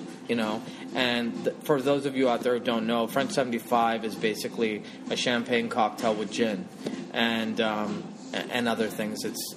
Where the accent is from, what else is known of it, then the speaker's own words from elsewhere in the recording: London, United Kingdom; also born or lived in India / Europe / America; I grew up in India and Europe and in America, and when growing up in London, it's like you didn't need a reason to drink champagne.